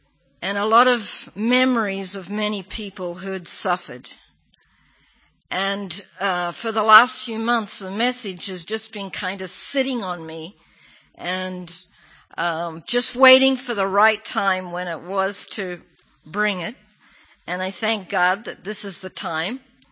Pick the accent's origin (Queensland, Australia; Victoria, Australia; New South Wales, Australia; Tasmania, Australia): Queensland, Australia; Toowoomba; now in Israel; I'm from Toowoomba. Yeah, I know about Bow Desert. You can't fool me about Bow Desert. Right, so I'm Australian and I've been in Israel for 39 years.